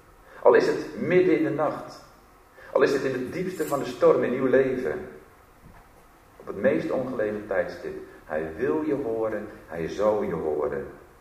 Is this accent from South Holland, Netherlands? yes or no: yes; South Holland, Netherlands; Misschien weten jullie, of anders horen jullie het misschien wel aan me, dat ik uit het Westland kom.